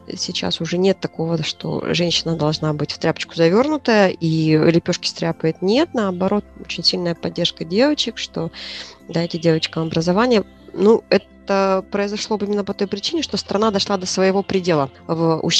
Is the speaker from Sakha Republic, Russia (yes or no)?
yes; Yakutsk, Sakha Republic, Russia; born there; Да, я родилась в Якутске. Я училась в ЯГУ.